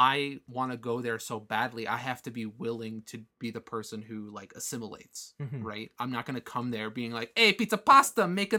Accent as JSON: {"language": "English", "country": "Canada", "tie": "born there"}